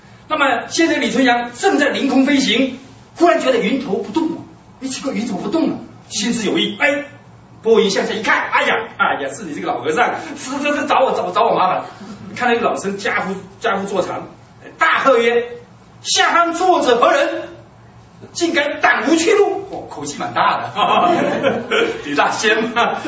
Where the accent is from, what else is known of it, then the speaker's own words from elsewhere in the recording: Taiwan; 我们来自台湾，我们非常的希望台湾是一个福地啊